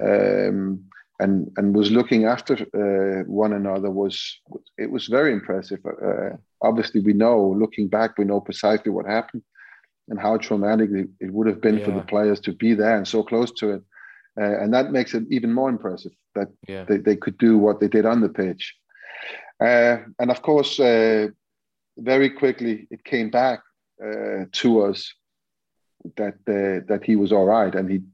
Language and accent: English; Denmark; born there; English is a second language; my country is Denmark. I was born in Denmark, so I will support them today.